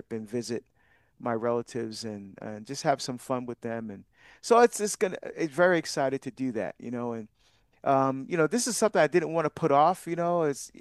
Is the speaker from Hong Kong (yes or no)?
no; Barbados; born there; moved away; my home country of Barbados to visit my family there. She has not met any of my relatives there, where most of my relatives are still on the island of Barbados where I was born.